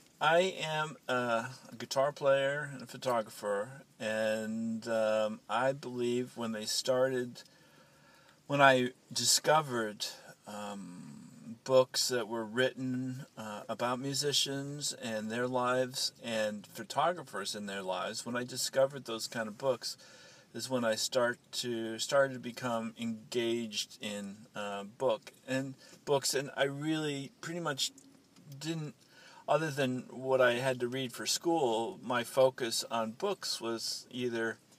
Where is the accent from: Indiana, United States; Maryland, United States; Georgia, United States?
Indiana, United States; Greencastle; also born or lived in Binghamton, New York / West Windsor, New Jersey; I was born in 1953 in Binghamton, New York, and spent 7 years there, moved to Greencastle, Indiana.